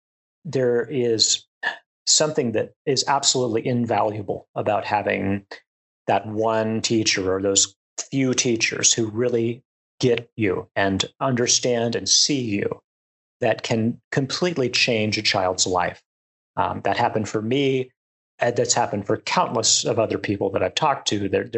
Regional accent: San Antonio, Texas, United States; set in modern Texas, San Antonio, which is my hometown.

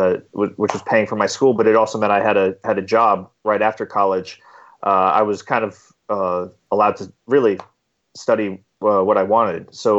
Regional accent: Reno, Nevada, United States; based on my youth growing up in Reno, Nevada.

